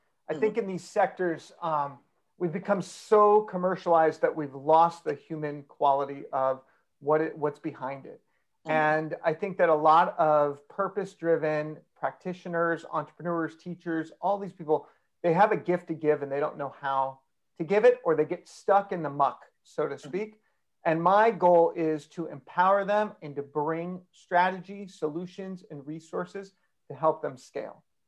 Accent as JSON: {"language": "English", "town": "Los Angeles", "region": "California", "country": "United States", "said": "I go to LA sometimes. I'm originally from Los Angeles. So I'll break out my USC."}